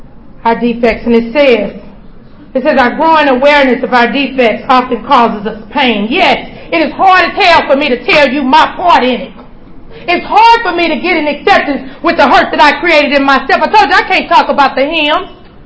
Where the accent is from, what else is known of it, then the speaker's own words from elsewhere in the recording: St. Louis, Missouri, United States; So I'm a girl from the Midwest. I'm from St. Louis